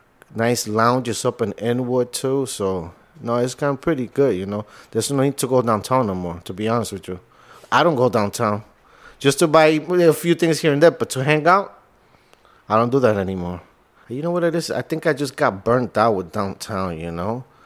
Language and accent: English; Honduras; now in New York City, United States; I'm from Honduras. I've been, you could say, most of my life here in New York City, Manhattan. I've always been a Washington Heights gentleman.